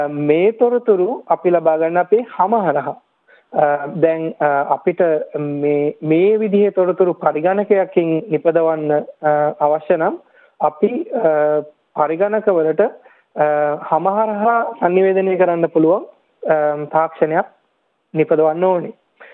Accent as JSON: {"language": "Sinhala", "town": "Agalawatta", "region": "Western Province", "country": "Sri Lanka", "tie": "born there", "said": "ඔව්, මම ඉපදුනේ ලංකාවේ කිතුකොඩ අගලවත්ත කියන කුඩා ගම්මානේ."}